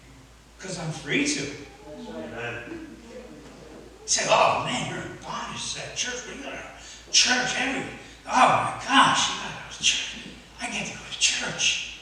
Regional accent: New York, United States; I was raised in the Hudson Valley.

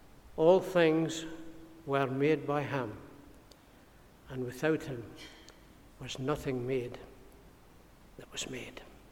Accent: Gardenstown, Scotland, United Kingdom; now in Fraserburgh, United Kingdom; I said, well, we live in Fraserburgh, but I'm really a gamer loon. I come from Gardenstown, and I know Irene White very well, but we moved to Fraserburgh just a few years ago.

